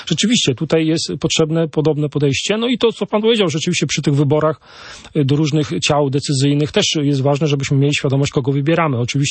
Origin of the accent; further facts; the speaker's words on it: Łowicz, Łódź Voivodeship, Poland; now in Poznań, Poland; pochodzę z Łowicza, tak? Że moje miasto rodzinne to Łowicz, czyli centrum Polski.